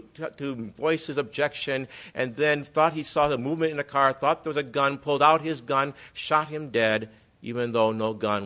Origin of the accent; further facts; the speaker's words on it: Milwaukee, Wisconsin, United States; Dontre Hamilton, killed April 13th of 2014 in Milwaukee, Wisconsin, my hometown, at the age of 31.